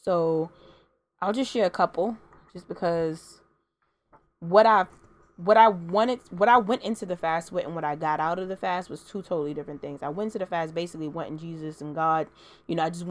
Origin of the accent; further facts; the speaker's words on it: Brooklyn, New York, United States; I'm not saying that's like an excuse, but I'm from Brooklyn, East New York to be exact